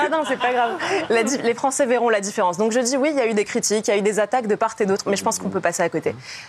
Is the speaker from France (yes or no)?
yes; Île-de-France, France; Tous les deux, on vient de Seine-Saint-Denis. Tous les deux, on a des parents issus de l'immigration qui sont arrivés en France.